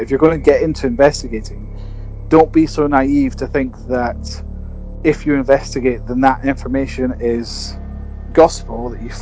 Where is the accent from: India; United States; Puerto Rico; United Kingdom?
United Kingdom; Aberdeen, Scotland; I grew up in Aberdeen, I'd never investigated before